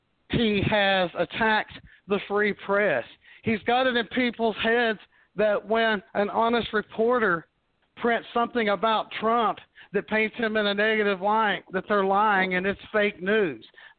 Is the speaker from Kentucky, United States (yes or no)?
yes; Louisville, Kentucky, United States; born there; I was born in Louisville, Kentucky. And I tell you what, Kentucky is about the most racist place on the planet.